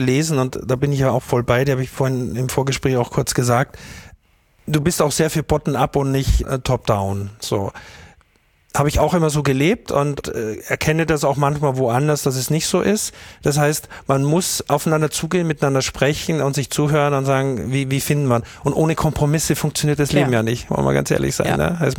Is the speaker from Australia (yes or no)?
no; Styria, Austria; ich hatte Besuch aus meiner alten Heimat Steiermark